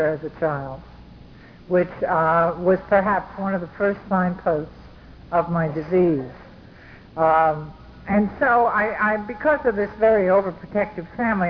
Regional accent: Bronx, New York, United States; born there; now in Brooklyn, United States; I do live in Brooklyn now. I was born in the Bronx. I didn't take too much of a geographical, you can see. I come from a Bronx Irish Catholic family.

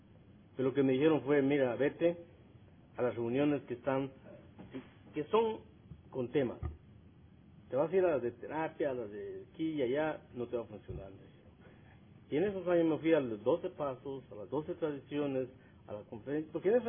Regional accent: Guatemala; Yo soy de Guatemala.

